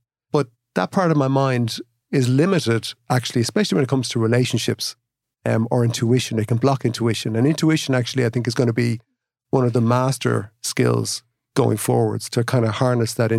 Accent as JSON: {"language": "English", "town": "Kilkenny", "region": "Leinster", "country": "Ireland", "tie": "born or raised there", "lives_now": "Ashford, Ireland", "said": "You know, I grew up in Kilkenny. I'm Irish. I've traveled around some of the world and then I'm living in Ashford in County Wicklow."}